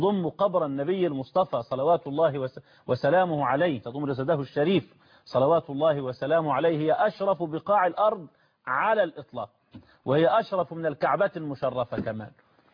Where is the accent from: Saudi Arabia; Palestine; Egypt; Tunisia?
Egypt; احنا ما كانش عندنا في مصر مزارات ولا قبور